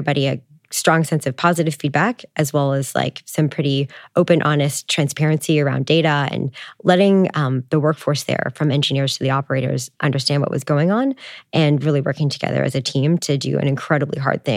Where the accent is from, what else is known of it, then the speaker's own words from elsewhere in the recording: Canada; I'm Canadian, right?